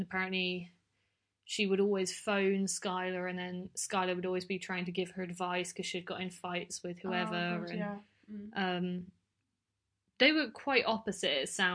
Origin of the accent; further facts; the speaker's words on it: United Kingdom; which, I'm British, but that is still pretty impressive.